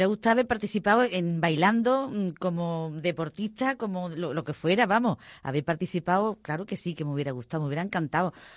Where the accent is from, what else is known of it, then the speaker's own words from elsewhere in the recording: Seville, Andalusia, Spain; ejerzo de andaluza y ejerzo de sevillana porque yo siempre lo primero que digo que soy de Sevilla, donde está el manantial del arte